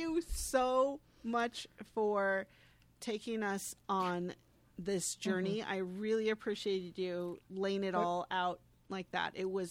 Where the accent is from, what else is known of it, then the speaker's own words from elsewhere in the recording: United States; Because I'm an American, I don't really understand the nuances of the political cabinets here